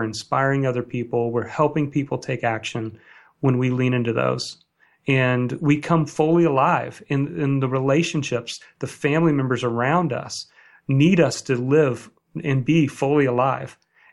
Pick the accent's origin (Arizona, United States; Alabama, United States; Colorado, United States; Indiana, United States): Indiana, United States; I grew up in Indiana, so I wanted to play sports. And so basketball was a passion of mine.